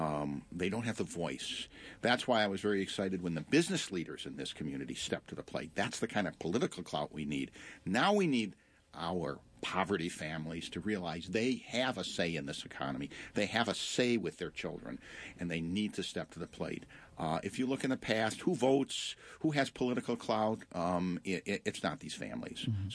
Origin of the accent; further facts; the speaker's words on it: Detroit, Michigan, United States; Now, I'm from Detroit, so keep that in mind.